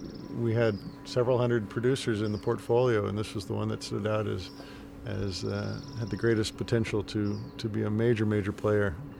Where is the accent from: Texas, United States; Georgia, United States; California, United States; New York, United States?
California, United States; Los Angeles; It's a long, convoluted story, but I grew up in Los Angeles, so I naturally kind of gravitated towards the film and television business.